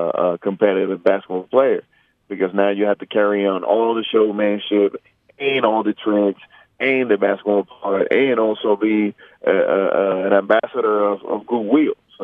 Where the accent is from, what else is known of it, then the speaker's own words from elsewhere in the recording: Puerto Rico; growing up in Puerto Rico, you know, we're a baseball country, and there were not many basketball courts around close to my house